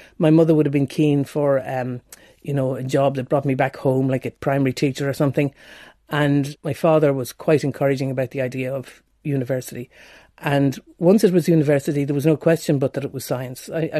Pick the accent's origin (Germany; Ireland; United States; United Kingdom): Ireland; Wexford, County Wexford; born there; I was born in Wexford town in the southeast of Ireland.